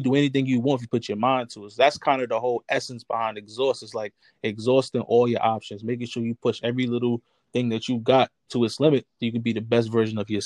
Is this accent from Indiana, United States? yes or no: no; Harlem, New York, United States; I'm born and raised in Harlem.